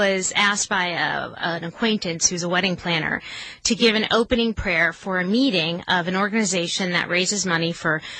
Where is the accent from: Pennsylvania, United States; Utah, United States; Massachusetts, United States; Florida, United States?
Massachusetts, United States; I grew up on Cape Cod, I went to school in New York